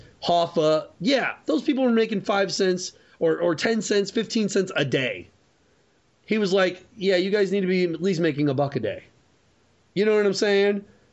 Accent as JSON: {"language": "English", "town": "St. Louis", "region": "Missouri", "country": "United States", "tie": "born or raised there", "said": "Union money literally was a part of my growing up in the St. Louis area."}